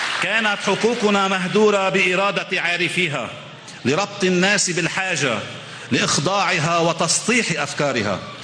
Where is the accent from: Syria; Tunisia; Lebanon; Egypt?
Lebanon; Edde, North Governorate; اليوم تطأ أرض بلدتنا إدة، هي بلدة عاشت كما سائر بلدات لبنان مراحل حلوة ومراحل صعبة